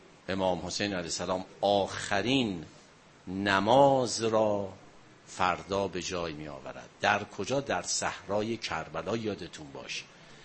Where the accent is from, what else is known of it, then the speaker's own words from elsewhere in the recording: Iran; ما افتخارمون به عنوان یک ایرانی